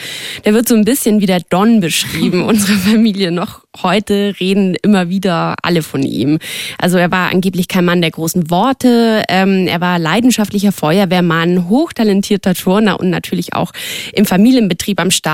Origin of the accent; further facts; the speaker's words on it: Höchstädt an der Donau, Bavaria, Germany; Das hier um mich rum ist das Archiv meiner Heimatstadt, Höchstädt an der Donau.